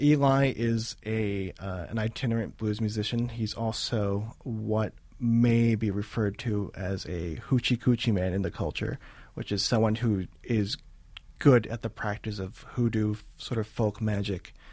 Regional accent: United States; So I don't think I'm unique, because I'm Chinese American to write.

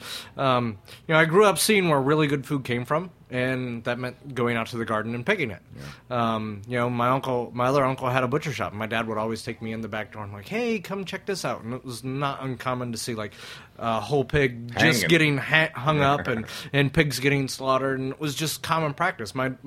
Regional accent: Danville, Pennsylvania, United States; 60 miles north of Harrisburg. Poof. Smallest county in the state of Pennsylvania.

